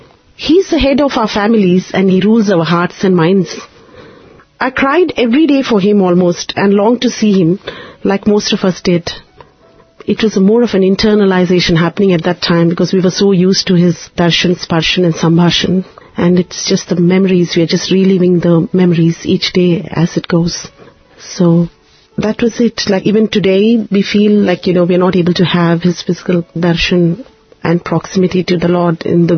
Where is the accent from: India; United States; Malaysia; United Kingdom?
India; first language Telugu; English is a second language; my mother tongue is Telugu, but I cannot write or speak the language in a fluent manner